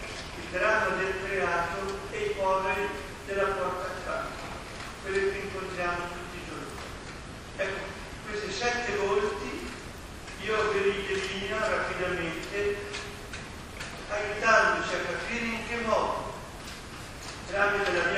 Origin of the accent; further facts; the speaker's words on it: Trentino-Alto Adige, Italy; io vengo dalla Val di Non del Trentino